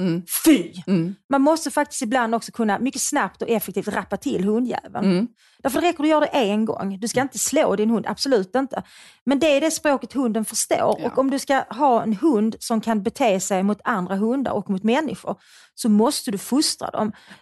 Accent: Skåne, Sweden; accent: Scanian; Jag pratar skånska.

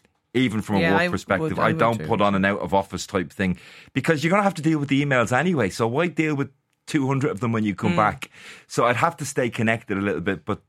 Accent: Dublin, Leinster, Ireland; now in Kildare, Ireland; Yes. I grew up in Dublin. Parents, one from Finglas, one from Ballyferma, and I grew up in Blanchardstown. So I live in Kildare now.

